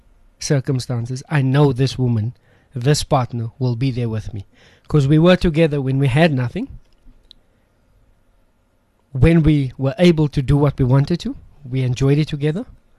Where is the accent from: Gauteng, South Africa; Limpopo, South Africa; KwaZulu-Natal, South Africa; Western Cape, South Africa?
Gauteng, South Africa; Westbury